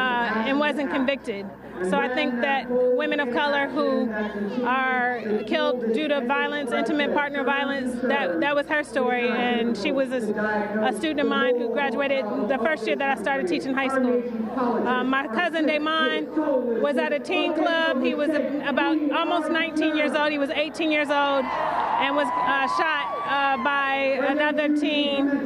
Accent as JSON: {"language": "English", "town": "Oakland", "region": "California", "country": "United States", "said": "You know, I'm from Oakland where you have to do earthquake drills."}